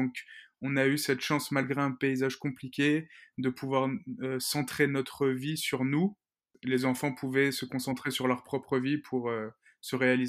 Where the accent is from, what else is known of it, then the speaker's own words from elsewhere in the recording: Rillieux-la-Pape, Auvergne-Rhône-Alpes, France; Moi, j'ai grandi en banlieue de Lyon, Arieux-la-Pape ça s'appelle. J'ai eu une enfance très très très heureuse, une enfance de quartier